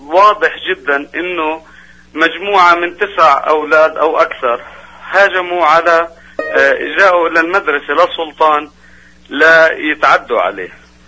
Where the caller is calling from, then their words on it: Riyadh, Riyadh Province, Saudi Arabia; أيوة شكرا، أنا بتكلم من السعودية